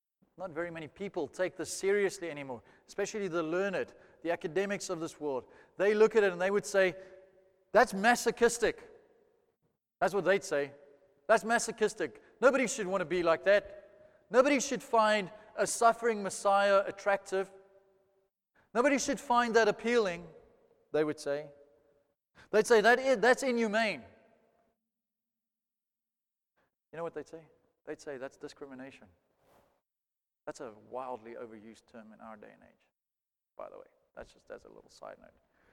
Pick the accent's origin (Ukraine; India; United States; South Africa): South Africa; I know we're one nation as a South African nation, and that's true, right?